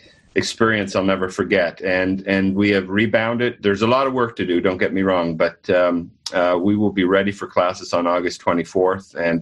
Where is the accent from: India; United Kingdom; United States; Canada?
Canada; New Glasgow, Nova Scotia; I often bring up my hometown of New Glasgow. It's a true blue-collar, hardworking community, coal mining and fishing, lumber, steel, that kind of thing.